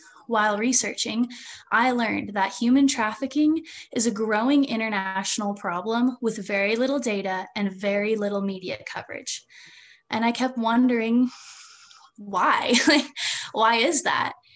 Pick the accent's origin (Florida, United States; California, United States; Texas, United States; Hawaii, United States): Hawaii, United States; this issue hit home for me even harder when I realized that it's a growing problem in my home state of Hawaii.